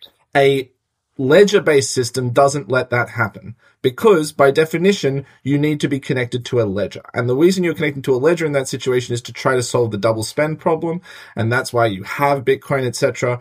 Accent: Australia; now in United States; Well, I'm an Australian and I can't vote

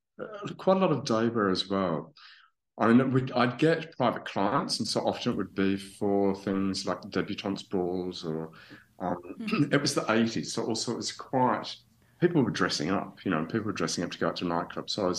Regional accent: Melbourne, Victoria, Australia; obviously I'm from Australia. I'm from Melbourne, yeah. Australia

